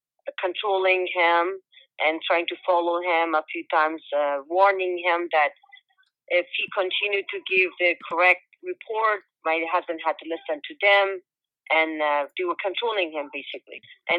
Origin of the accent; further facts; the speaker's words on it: Kabul, Afghanistan; English is a second language; also born or lived in Pakistan; now in United States; I'm originally from Afghanistan. I live in the state here for 19 years, and before coming to America, I was living in Pakistan. Almost 40 years, I was living in Afghanistan. Yes, that's my home country. I love that's, you know, my sweet town, Kabul.